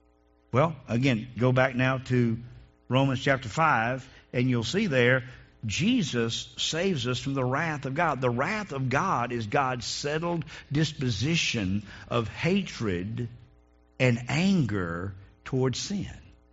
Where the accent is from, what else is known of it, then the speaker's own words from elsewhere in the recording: North Carolina, United States; I said, well, man, I grew up with this in North Carolina.